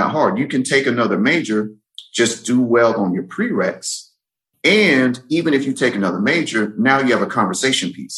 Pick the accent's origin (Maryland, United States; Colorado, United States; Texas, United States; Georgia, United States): Georgia, United States; Atlanta; growing up in Atlanta, Georgia, around that time, I was born in 86.